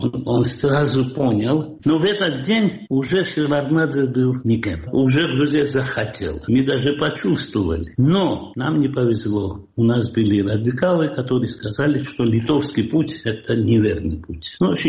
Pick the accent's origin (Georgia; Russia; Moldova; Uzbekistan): Georgia; И тогда я не понимал, что я тогда не был грузином. Я был русским. Мы так кичились, что вот мы грузины, мы не русские.